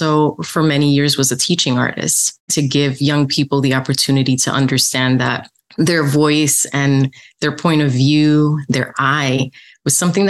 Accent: New York City, New York, United States; I was really, really blessed. I grew up in New York City, which is such a mecca of art.

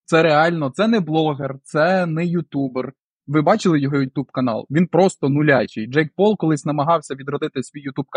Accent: Skvyra, Kyiv Oblast, Ukraine; він десь поруч з моїм рідним містом Скверою колись держав вулики

